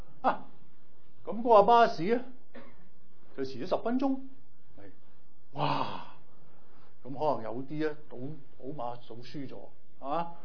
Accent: Hong Kong; 如果我哋香港長大嘅，都搭過幾多次啦

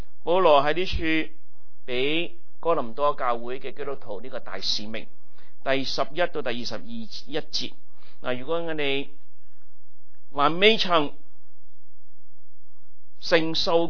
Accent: China; now in United States; 我们中国人，我们来到美国，我们知道什么叫做身份，是吧？

